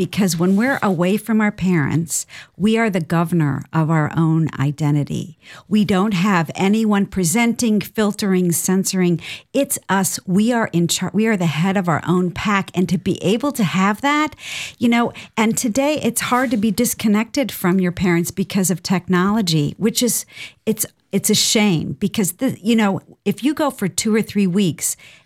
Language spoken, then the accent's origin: English; Ohio, United States; maybe that's because you know we're both from Ohio.